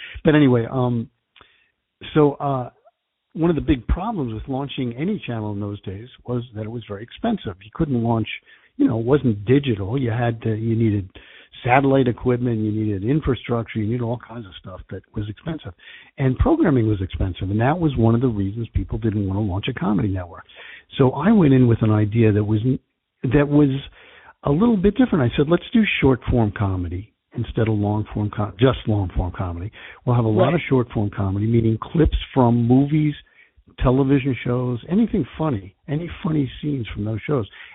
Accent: New Jersey, United States; I am not. I am from New Jersey.

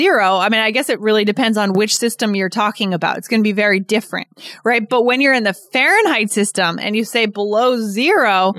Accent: Keene, New Hampshire, United States; But I remember it was negative 27 once when I was growing up in Keene, New Hampshire.

